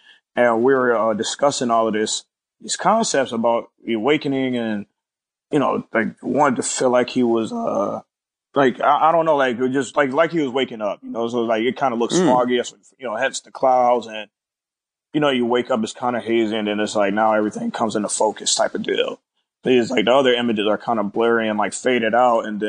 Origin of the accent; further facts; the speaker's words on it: Syracuse, New York, United States; I'm from Syracuse, New York, and I was back home visiting